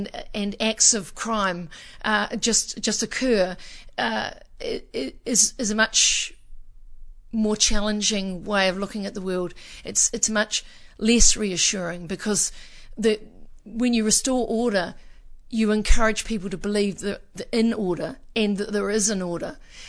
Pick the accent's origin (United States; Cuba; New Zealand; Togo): New Zealand; I feel kind of echoes with me anyway as a New Zealander.